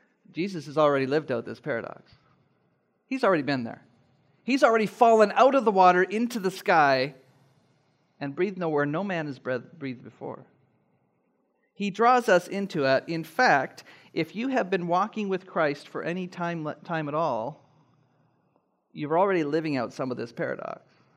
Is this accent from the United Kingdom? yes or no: no; Canada; It's like me saying that I'm a Canadian and Canada belongs to me.